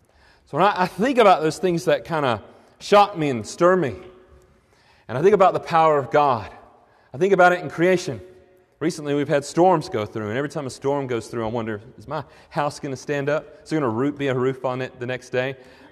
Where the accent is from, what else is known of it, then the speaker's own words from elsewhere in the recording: Montgomery, Alabama, United States; I grew up in Montgomery, Alabama, and we had a Maxwell Air Force Base.